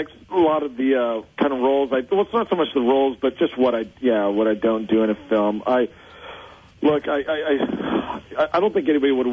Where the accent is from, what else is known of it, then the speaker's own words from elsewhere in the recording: Oregon, United States; I grew up in Oregon